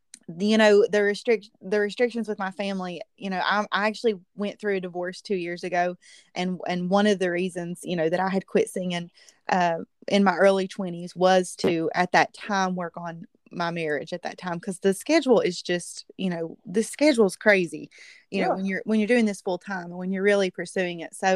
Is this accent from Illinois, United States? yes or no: no; West Virginia, United States; and I love that I'm from West Virginia. You know, I love my home state.